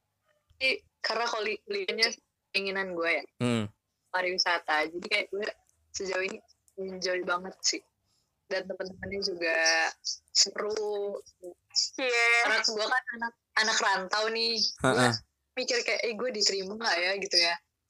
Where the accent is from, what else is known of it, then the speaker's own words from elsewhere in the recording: Lampung, Indonesia; Mungkin kayak misalkan daerah gue sendiri ya, daerah gue sendiri